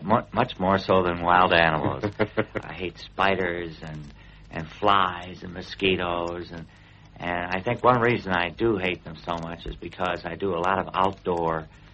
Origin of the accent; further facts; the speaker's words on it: Milwaukee, Wisconsin, United States; I'm from Milwaukee, Wisconsin. I was born there